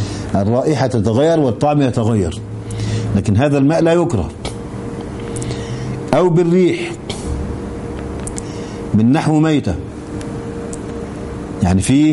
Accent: Egypt; كان عندنا في مصر زمان قبل بناء السد العالي

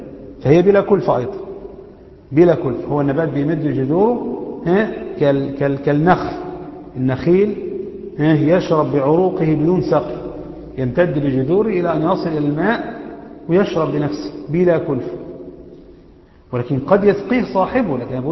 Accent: Egypt; بالكيلو جرام الفرنسي اللي احنا بنستعمله عندنا في مصر حوالي 612 كيلو

